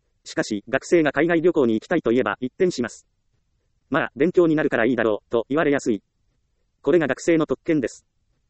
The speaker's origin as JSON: {"language": "Japanese", "town": "Iyo", "region": "Ehime", "country": "Japan", "tie": "born or raised there", "said": "私は愛媛の伊予市出身で日本人ばかりの環境でした。"}